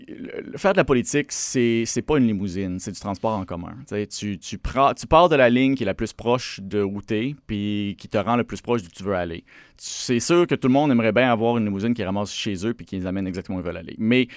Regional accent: Île d'Orléans, Quebec, Canada; also born or lived in Taschereau; J'habite dans Taschereau. Ma vie est dans Taschereau. Je suis né dans Taschereau. J'ai grandi à l'île d'Orléans, mais j'ai fait mes études primaires, secondaires dans Taschereau.

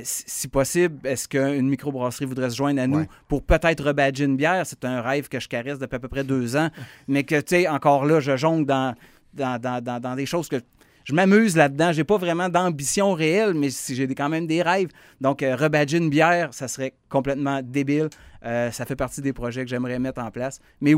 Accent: Saint-Prosper-en-Beauce, Quebec, Canada; est un band de mon village natal de Saint-Prosper-en-Beauce

